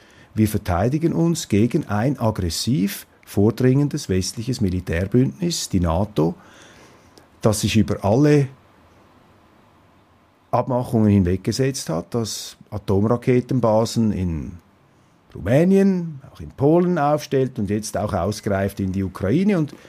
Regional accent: Switzerland; Wobei als Schweizer kann ich sehr wohl beurteilen

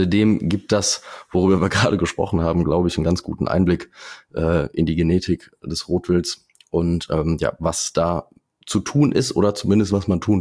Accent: Eifel, Germany; Bei uns in der Eifel ist es zum Beispiel so, wir haben super viele Hirsche.

